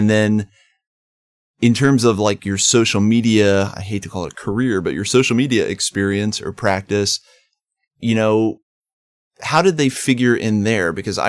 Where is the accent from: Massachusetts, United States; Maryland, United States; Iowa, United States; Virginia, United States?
Maryland, United States; because I'm originally from Western Maryland.